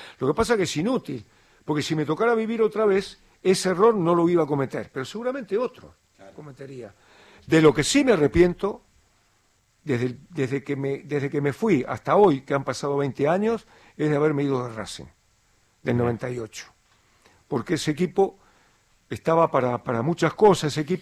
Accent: Bahía Blanca, Buenos Aires Province, Argentina; born there; Yo nací en Villa Mitre, en un barrio de Bahía Blanca, jugué ahí

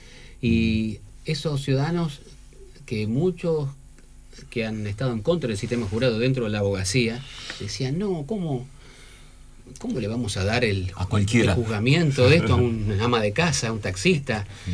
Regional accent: United States; soy norteamericano, así que es lo normal para nosotros.

